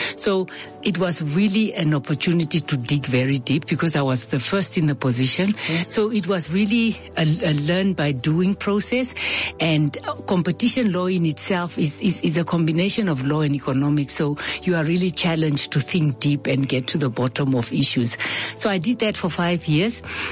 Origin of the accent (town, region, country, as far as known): Windhoek, Khomas, Namibia; born or raised there